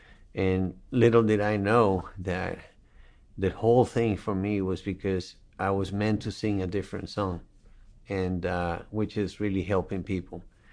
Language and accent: English; Caracas, Capital District, Venezuela; I'm from Caracas, Venezuela, originally, and I was privileged to grow in a let's say in a nicer way than many people. My parents are immigrants from Greece and Spain.